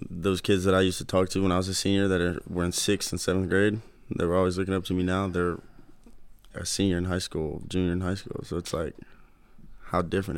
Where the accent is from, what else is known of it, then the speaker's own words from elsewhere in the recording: Starkville, Mississippi, United States; also born or lived in Ringgold, Georgia; now in Tullahoma, United States; I lived in Starkville, Mississippi. That's where I was born for a long time. And then I moved to a place called Ringgold, Georgia